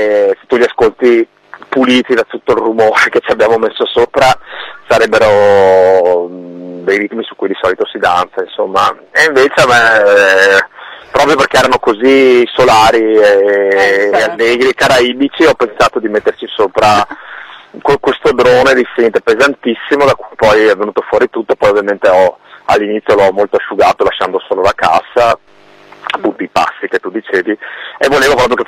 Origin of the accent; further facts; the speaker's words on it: Veneto, Italy; Noi veniamo dai Colli Euganei, che sì, sono 10 km da Padova, insomma.